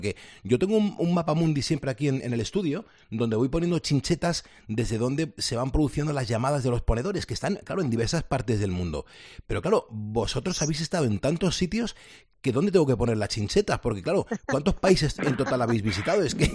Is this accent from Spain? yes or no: yes; Spain